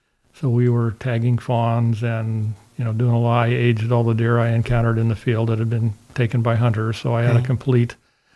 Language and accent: English; Reno, Nevada, United States; moved away as an adult; I was born and raised in Reno, Nevada. And lived there in Nevada most of my life until 2003 when I moved here.